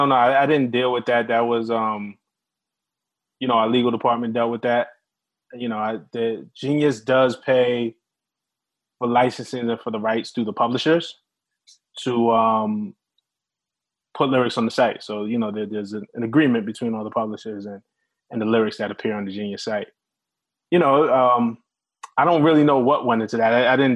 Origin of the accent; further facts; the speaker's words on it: Brooklyn, New York, United States; I mean, we're both from Brooklyn.